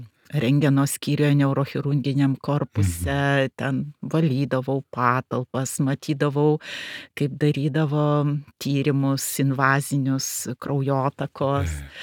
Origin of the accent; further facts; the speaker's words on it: Samogitia, Lithuania; esu iš Žemaitijos, nors mano mama kaunietytė, kaunietė, gimusi Kaune, nutekėjo į Žemaitiją.